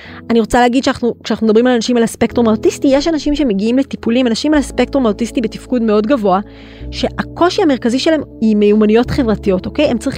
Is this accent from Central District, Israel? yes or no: no; Jerusalem, Jerusalem District, Israel; זה לא ידעתי, כי אני ירושלמית.